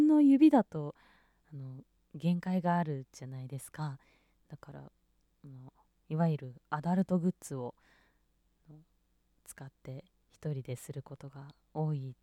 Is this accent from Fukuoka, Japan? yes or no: no; Shizuoka, Japan; と出身地は静岡県です。